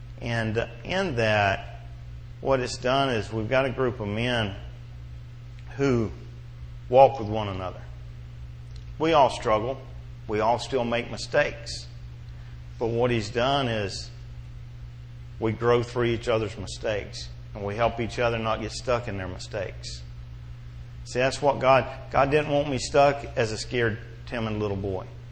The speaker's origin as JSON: {"language": "English", "town": "Belle Glade", "region": "Florida", "country": "United States", "tie": "born or raised there", "said": "I grew up with Kerry in Belglade, so I knew him longer than most folks here in Okeechobee."}